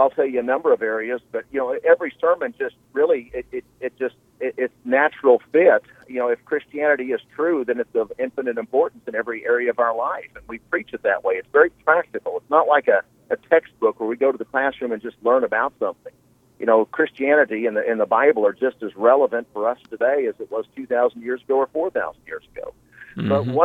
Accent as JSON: {"language": "English", "town": "Edmonton", "region": "Alberta", "country": "Canada", "tie": "born or raised there", "said": "I actually live in my hometown of Edmonton."}